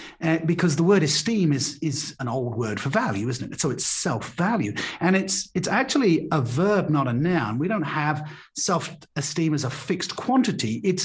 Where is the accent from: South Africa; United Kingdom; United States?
United Kingdom; England; moved away as an adult; now in Australia; I left home at 18, went off to university, and 25 I moved from England to Australia, and I left my parents behind.